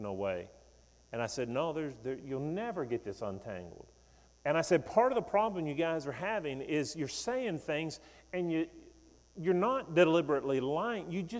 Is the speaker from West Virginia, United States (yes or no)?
yes; West Virginia, United States; I grew up in West Virginia. My grandparents were farmers all their life.